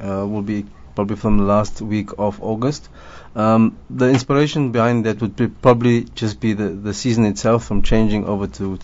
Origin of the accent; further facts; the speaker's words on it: Cape Town, Western Cape, South Africa; I'm growing up in Cape Town